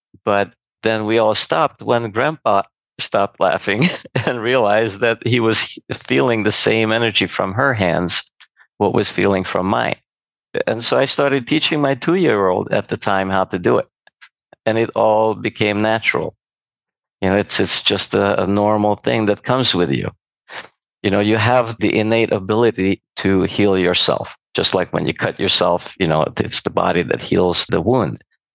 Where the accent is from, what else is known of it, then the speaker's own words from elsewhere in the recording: Serbia; English is a second language; I was born and raised in Yugoslavia in a Hungarian family, educated parents